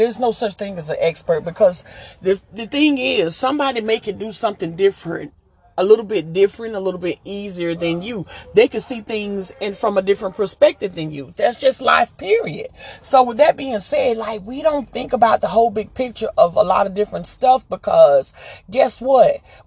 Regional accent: the South, United States; I'm from the South. I've been up South, North, East, and West.

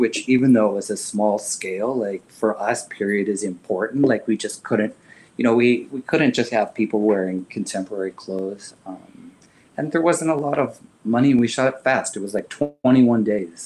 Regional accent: Midwest, United States; Understanding growing up in the Midwest, like I felt like I knew these characters

